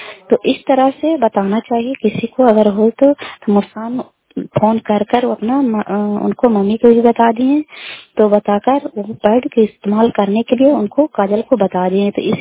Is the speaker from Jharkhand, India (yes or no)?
no; Kalyanpur, Bihar, India; घर कल्याणपुर वाली बेलछी पंचायत खंड चंडी जिला नालंदा का निवासी हूँ।